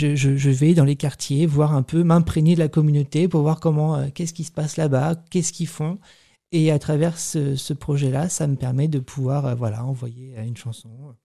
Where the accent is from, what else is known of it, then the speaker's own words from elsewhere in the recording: France; je suis français, j'assume complètement d'être français, je suis un français qui chante en anglais, bah, j'ai un accent, bah, oui, en même temps, c'est normal, c'est pas ma langue maternelle.